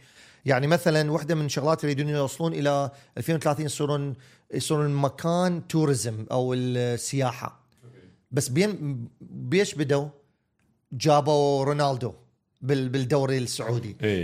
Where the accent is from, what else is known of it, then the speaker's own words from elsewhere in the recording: Iraq; أنا مثلا بالامارات